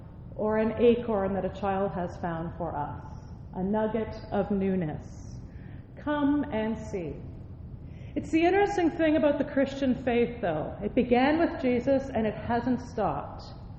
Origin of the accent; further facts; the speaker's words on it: Shawville, Quebec, Canada; I remember the first time I preached in my hometown. It wasn't that text, but it might as well have been. Can anything good come out of Shawville?